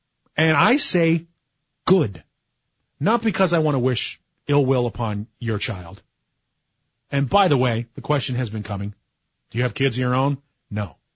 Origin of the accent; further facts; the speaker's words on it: Northeast, United States; I grew up in the Northeast.